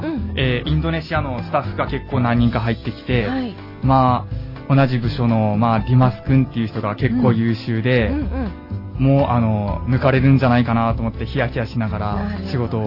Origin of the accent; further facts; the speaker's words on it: Nobeoka, Miyazaki, Japan; 1983年8月4日生まれ、生まれも育ちも趣味も延岡の